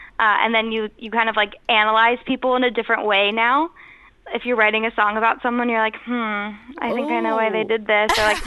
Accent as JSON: {"language": "English", "region": "California", "country": "United States", "tie": "born or raised there", "said": "I did a couple shows with them in my hometown last year, of San Francisco and Los Angeles."}